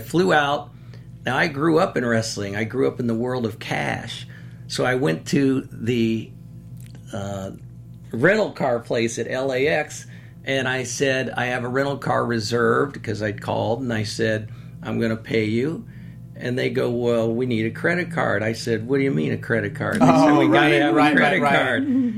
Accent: Midwest, United States; And I grew up in the Midwest, was fortunate enough with a buddy of mine, Scott Romer.

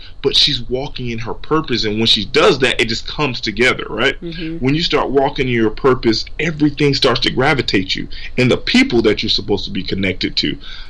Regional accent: Miami, Florida, United States; Because I'm originally from Miami, and I have a lot of connections there

